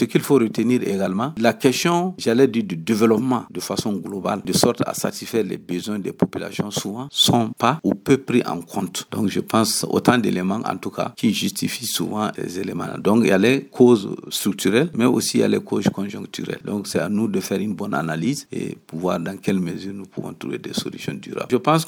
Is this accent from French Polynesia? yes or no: no; Dori, Sahel, Burkina Faso; Je suis de Dori ici. Je suis un leader religieux.